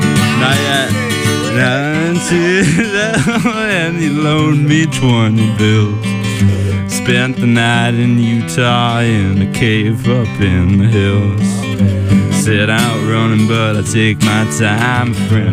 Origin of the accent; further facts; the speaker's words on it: Puerto Rico; I come from Puerto Rico. Puerto Rico. By way of Costa Rica, pura vida.